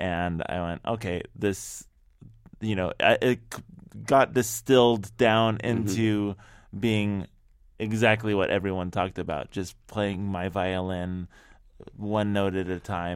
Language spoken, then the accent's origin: English; Seattle, Washington, United States; I'm originally from Seattle, so yeah, a lot of friends had been there and kept telling me about how amazing it was to make music there.